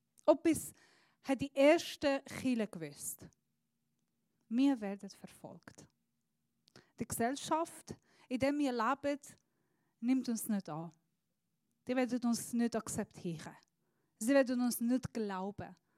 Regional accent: Switzerland; bei uns in der Schweiz ist es mega schön

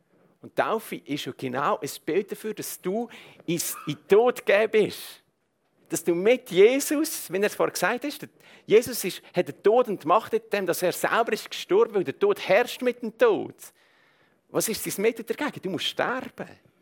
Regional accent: Switzerland; dass das Leben eben nicht das ist, was wir manchmal das Gefühl haben, so als Schweizer.

